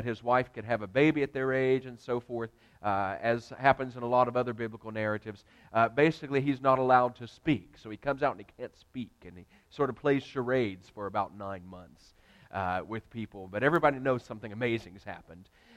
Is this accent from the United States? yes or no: yes; the South, United States; I'm a Southerner. I can say that.